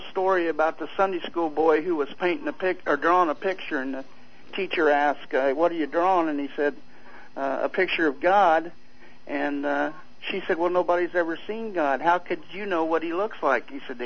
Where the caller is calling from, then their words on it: Searcy, Arkansas, United States; Well, I'm calling from Searcy, Arkansas, Tooney.